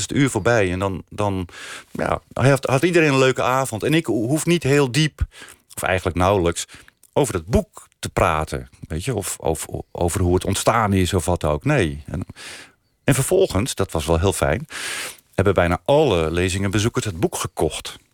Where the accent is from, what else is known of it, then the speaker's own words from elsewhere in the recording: North Holland, Netherlands; zijn wij, mijn ouders zeker ook, en wij ook, broers, ik, mijn zus, zijn wij echte Noord-Hollanders.